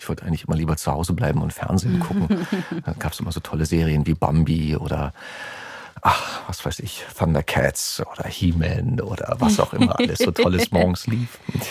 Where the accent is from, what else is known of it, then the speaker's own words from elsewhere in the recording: East Germany, Germany; ich bin im Osten groß geworden, aufgewachsen, die erste Zeit meines Lebens, bis dann die Mauer in den 89er Jahren gefallen ist, beziehungsweise die Wende in 1990 kam, wo ich dann auch eingeschult wurde. Und habe eine sehr östliche Sozialisierung